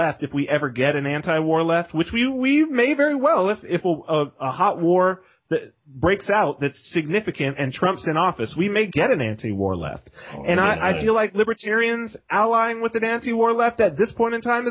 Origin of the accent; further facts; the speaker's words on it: California, United States; I guess because I was raised in Southern California, you know what I mean?